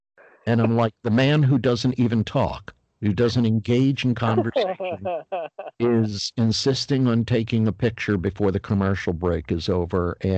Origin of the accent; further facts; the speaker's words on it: Philadelphia, Pennsylvania, United States; I'm from Philadelphia. I'm one of the voting critics.